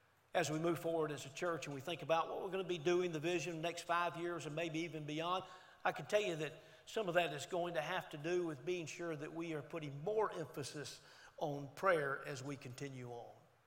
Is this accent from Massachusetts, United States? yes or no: no; Homewood, Alabama, United States; And I was born in Birmingham. Sometimes I'll say Birmingham. Actually, in Homewood, Alabama, it's where I was born and raised.